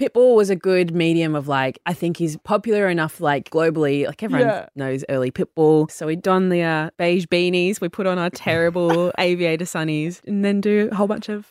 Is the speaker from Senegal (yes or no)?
no; Broome, Western Australia, Australia; we haven't had enough of what I grew up with in Broome.